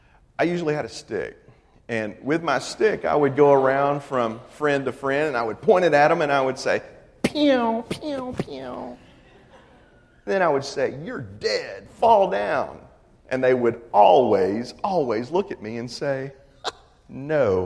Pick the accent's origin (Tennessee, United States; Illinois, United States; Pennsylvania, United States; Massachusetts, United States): Tennessee, United States; Old Hickory; I grew up in Nashville, Tennessee, in a little suburb of Nashville, a village actually called Old Hickory.